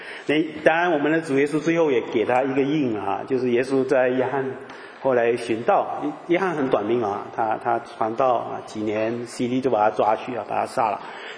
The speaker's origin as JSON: {"language": "Chinese", "country": "China", "said": "可能我们说我们中国人以前吃很多苦啊"}